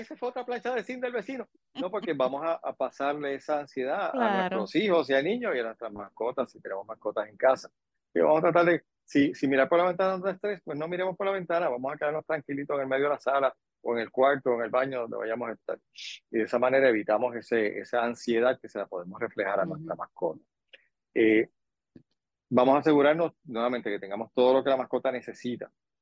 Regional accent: Puerto Rico; siendo nosotros los boricuas como somos

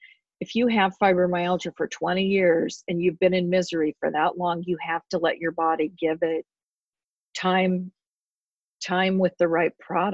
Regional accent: Idaho, United States; Like I'm originally from Idaho and they are conservative. I mean, that is a very conservative state.

